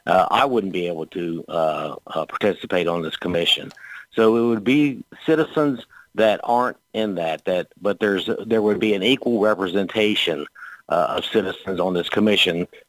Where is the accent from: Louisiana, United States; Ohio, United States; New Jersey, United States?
Ohio, United States; Centerburg; I actually had a citizen from my hometown in Centerburg, Ohio, stop by my house the other day and asked me to sign the petition.